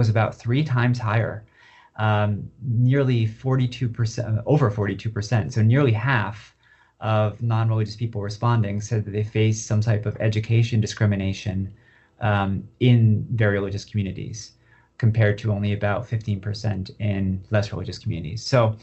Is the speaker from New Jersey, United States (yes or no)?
yes; New Jersey, United States; now in Washington, D.C., United States; I grew up in New Jersey and live in D.C.